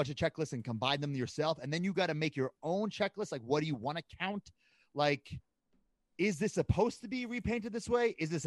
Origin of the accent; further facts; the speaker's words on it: New York, United States; Like, for instance, I grew up on Long Island.